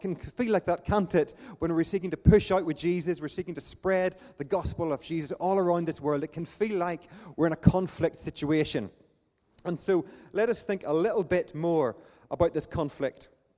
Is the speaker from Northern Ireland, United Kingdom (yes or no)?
yes; Northern Ireland, United Kingdom; accent: Northern Irish; my Northern Irish accent often flummoxes people